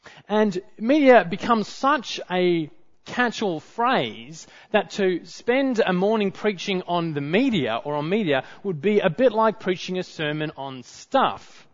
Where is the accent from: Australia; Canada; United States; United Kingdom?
Australia; Perth, Western Australia; growing up in Perth, in my later primary school years